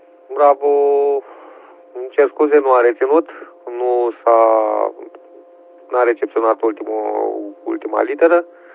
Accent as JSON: {"language": "Romanian", "region": "Vrancea County", "country": "Romania", "lives_now": "Bucharest, Romania", "said": "Eu deloc sunt din Arjur, din Vrancea, dar sunt stabilit prin București."}